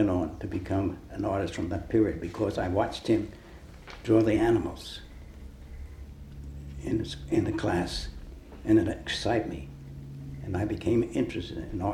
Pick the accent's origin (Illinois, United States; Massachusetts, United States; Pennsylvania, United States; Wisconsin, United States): Pennsylvania, United States; Philadelphia; I was born in Philadelphia.